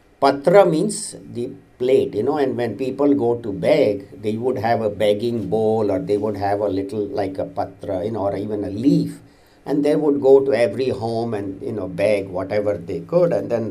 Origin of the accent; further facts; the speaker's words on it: India; when I was growing up in India.